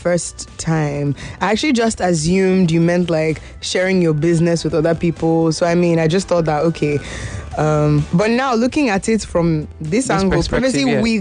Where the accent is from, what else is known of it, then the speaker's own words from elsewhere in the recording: United Kingdom; Honey dear, you know, I'm actually British.